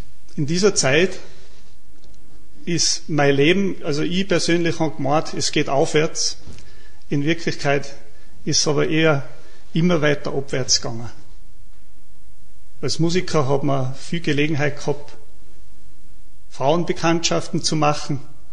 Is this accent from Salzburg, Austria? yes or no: yes; St. Martin bei Lofer, Salzburg, Austria; Ich bin Ministrant gewesen, daheim bei uns in St. Martin bei Lofer.